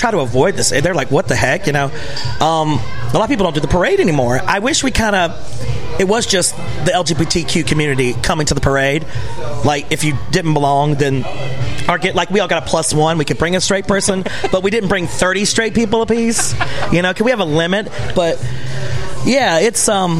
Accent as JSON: {"language": "English", "region": "South Carolina", "country": "United States", "said": "I mean, I'm from South Carolina."}